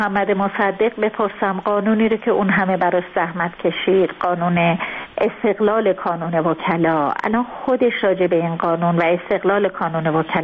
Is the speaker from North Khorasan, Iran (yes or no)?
no; Langarud, Gilan, Iran; خب ما خودمونم خب شمالی هستیم، ما نگرودی هستیم.